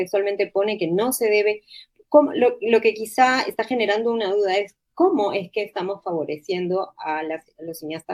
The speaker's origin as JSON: {"language": "Spanish", "region": "Lima", "country": "Peru", "said": "tenemos que concursar todos los que somos de Lima y los regionales"}